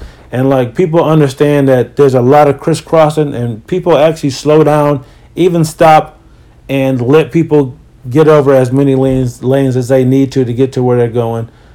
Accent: Northeast, United States; I'm kind of used to it. I'm from the Northeast.

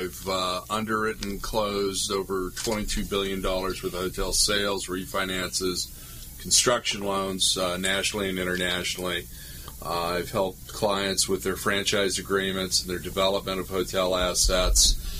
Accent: Ireland; I'm Irish at 60 as well.

